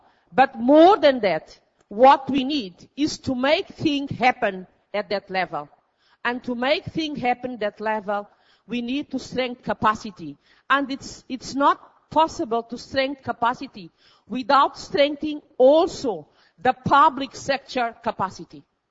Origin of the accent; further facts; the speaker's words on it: Mozambique; I am from Mozambique, a sub-Saharan African country.